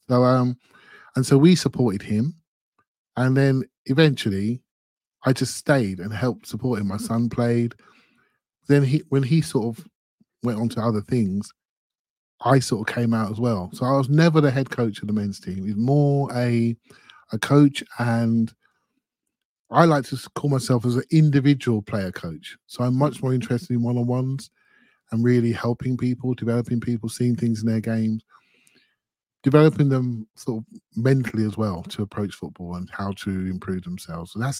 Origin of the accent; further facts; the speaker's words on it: Luton, East of England, United Kingdom; So I grew up in the Luton area, and which is just north of London, about 30 miles north of London.